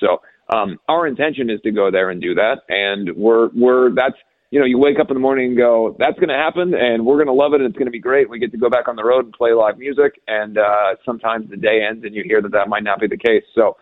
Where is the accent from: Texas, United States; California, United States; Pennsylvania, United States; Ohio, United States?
Ohio, United States; it's just stories from the first 30 years of my life, growing up in Ohio, trying to become a rock star, life on the road